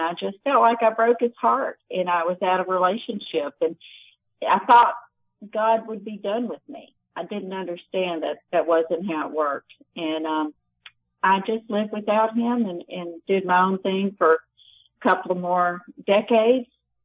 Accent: South Carolina, United States; accent: South Carolina; moved away; also born or lived in Dallas; I came from South Carolina, which was really kind of backwards compared to forward Dallas. And I didn't fit in. I looked like a hick and I wore funny clothes and I had this very strong South Carolina accent.

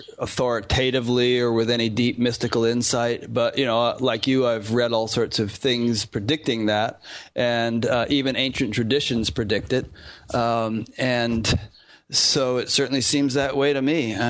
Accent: Iowa, United States; You know, when I first started, I started here in my hometown in Iowa

